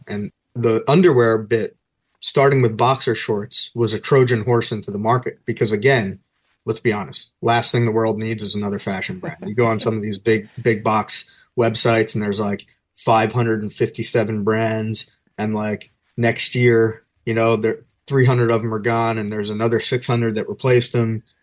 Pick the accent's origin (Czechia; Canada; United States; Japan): United States; New Jersey; also born or lived in Bronx, New York; I would say, so I'm from New York. I was born in the Bronx. I grew up in New Jersey as a kid and moved back here right after 9/11.